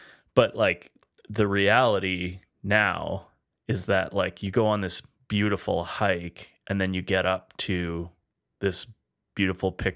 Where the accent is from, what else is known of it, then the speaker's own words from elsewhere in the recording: Edmonton, Alberta, Canada; I'm here with my friend Alan Sutterby. Hey, Alan.